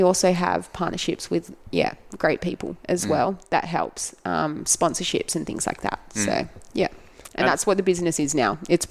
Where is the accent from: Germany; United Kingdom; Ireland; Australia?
Australia; Australia is of course up there because I am Australian.